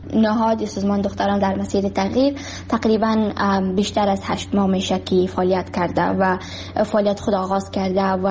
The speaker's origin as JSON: {"language": "Persian", "region": "Kabul", "country": "Afghanistan", "tie": "born or raised there", "also_born_or_lived": "Baghlan", "said": "من در سال 2005 در ولایت بغلان به دنیا آمدم و درس ابتدایی خود را همچنان در کابل خواندم"}